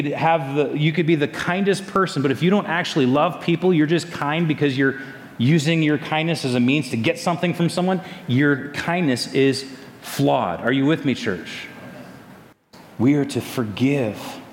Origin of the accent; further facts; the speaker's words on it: California, United States; The fact that you can embrace me as a Californian shows that you love me, that God is at work.